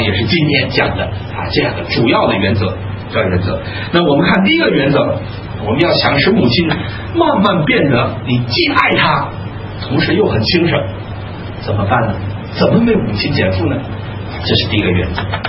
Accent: China; 这个不同寻常的就是不同于我们中国人的气质啊！

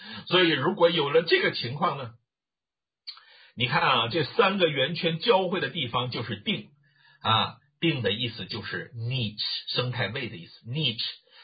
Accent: Tianjin, China; born there; also born or lived in Beijing; now in overseas; 我虽然是在天津出生的，但是呢，我的核心的一段时间呢，是在有十几年是在北京啊接受教育和研究生教育的。

